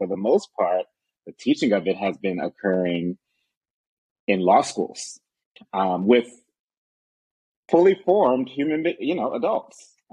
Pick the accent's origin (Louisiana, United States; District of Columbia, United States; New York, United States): District of Columbia, United States; Washington; I grew up in the Washington metropolitan area. And so I spent most of my life here